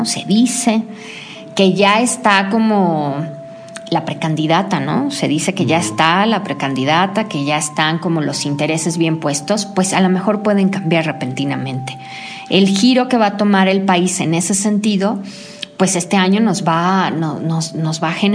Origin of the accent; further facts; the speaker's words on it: Mexico; las carencias que como pueblo mexicanos, ¿no?, tenemos